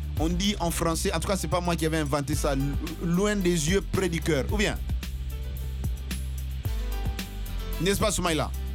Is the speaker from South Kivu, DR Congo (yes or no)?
no; Kananga, Kasaï-Central, DR Congo; ça m'a rappelé chez moi à Kananga